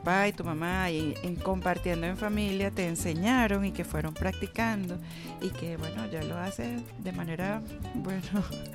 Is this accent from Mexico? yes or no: no; Venezuela